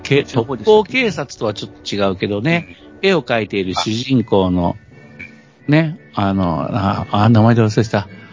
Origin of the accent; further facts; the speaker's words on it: Kure, Hiroshima, Japan; 私が生まれ育った広島県呉市では、